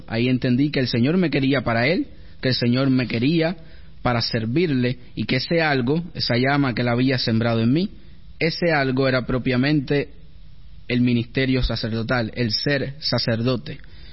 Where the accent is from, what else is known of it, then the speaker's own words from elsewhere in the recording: Cuba; como buen cubano, a venerar y creer en la Virgen de la Caridad